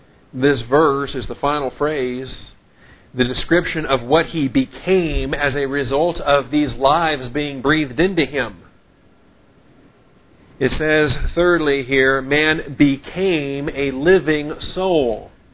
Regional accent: Seattle, Washington, United States; When I was growing up in Evergreen Baptist Church up there in Seattle, Washington, we had that song called

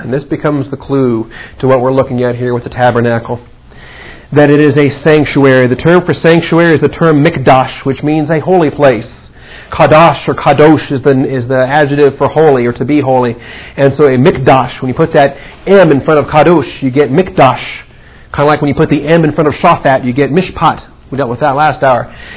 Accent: Texas, United States; And so I said, shoot, sign me up. I'm a Texan.

